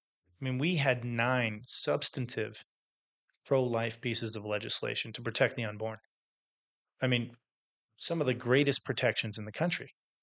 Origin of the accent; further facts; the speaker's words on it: California, United States; now in Montana, United States; as a kid growing up in California, I never would have guessed that I would be in Montana